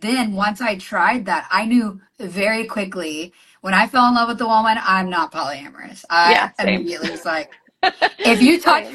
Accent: the South, United States; that's, like, how I was raised here in the South.

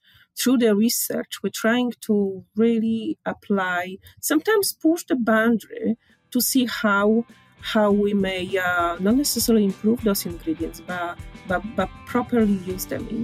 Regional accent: Poland; moved away as an adult; now in Canada; I'm originally from Poland. I graduated from university, the most beautiful university in Europe, I may say, in Olsztyn. And I did my PhD and I came to Canada to do my postdoc.

